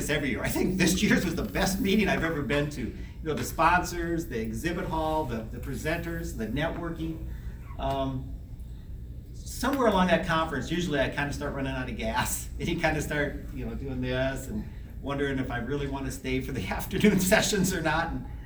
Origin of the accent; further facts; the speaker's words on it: Midwest, United States; now in New Bern, United States; And for some of you who maybe know me, my history, I actually come from the Midwest.